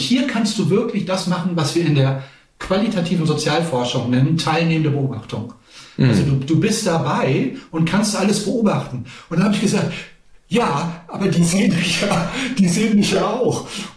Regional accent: Germany; war dann Teil der Community dort und war dann der verrückte Deutsche, der sich alles anguckten.

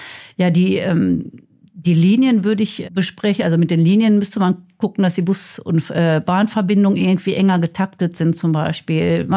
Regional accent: Bochum, North Rhine-Westphalia, Germany; ich bin ja in Bochum aufgewachsen und ich bin auch im Eistreff aufgewachsen.

